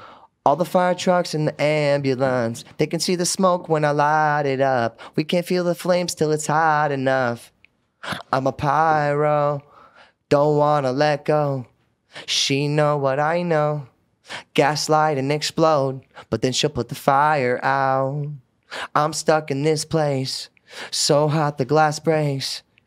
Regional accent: Finland; first language Finnish; English is a second language; which means love in Finnish, my native language.

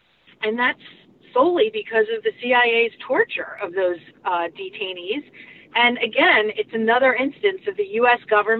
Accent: United States; as an American citizen, we live in the United States of America, which is supposed to be a democracy based upon the rule of law.

